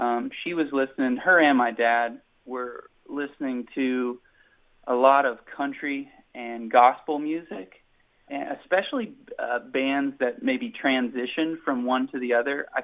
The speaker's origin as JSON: {"language": "English", "town": "Heaters", "region": "West Virginia", "country": "United States", "tie": "born or raised there", "said": "No, I was born and raised in Braxton County, West Virginia, just outside of Flatwoods, in a little town called Heaters. My parents grew up on the Clay-Nicholas County line, so I'm a West Virginia boy through and through."}